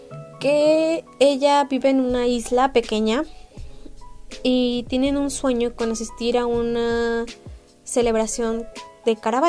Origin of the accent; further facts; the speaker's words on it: Mexico; vivo en México, soy de México.